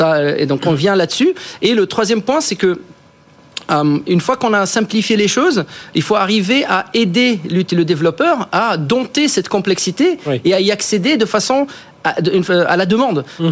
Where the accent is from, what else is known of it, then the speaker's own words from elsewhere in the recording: Tunisia; moved away as an adult; also born or lived in United States; moi, je suis né en Tunisie, j'ai grandi en Tunisie, je fais mes études en France. Après, j'ai vécu aux États-Unis.